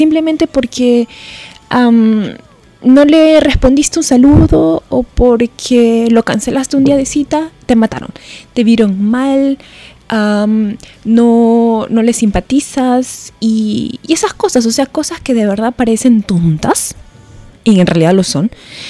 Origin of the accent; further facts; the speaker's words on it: Peru; Yo vengo de Perú, como les dije la semana pasada